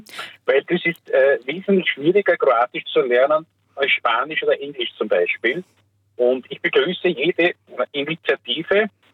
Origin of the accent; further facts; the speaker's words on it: Vienna, Austria; born there; ich bin 1958 geboren in Wien und meine Eltern waren beide stammen aus Kroatien in burgenländischen Ortschaften.